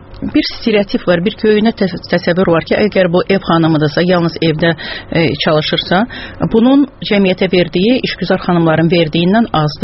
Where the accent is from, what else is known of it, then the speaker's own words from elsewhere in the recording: Kalbajar, Kalbajar District, Azerbaijan; born there; also born or lived in Shusha; Şuşa mənim uşaqlığımdır, Şuşa mənim gəncliyimdir. Özüm zatən hərbiçi olduğuna görə, Kəlbəcərdə işlədiyinə görə mən Kəlbəcərdə doğulmuşam.